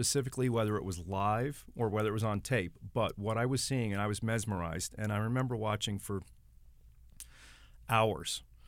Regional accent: New York, United States; also born or lived in Massachusetts / Connecticut; And we grew up in the Northeast, upstate New York, and then parts of New England, Massachusetts, and Connecticut.

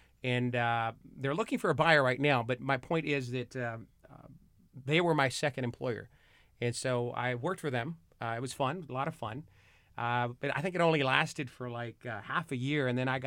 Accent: La Puente, California, United States; also born or lived in Mexico City; And so I grew up in La Puente.

